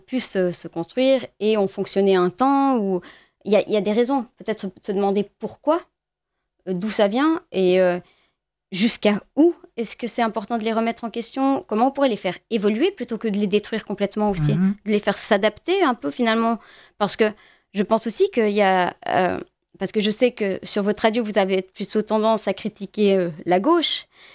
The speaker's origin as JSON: {"language": "French", "country": "Switzerland", "said": "dans nos pays, je suis de Suisse ou en France"}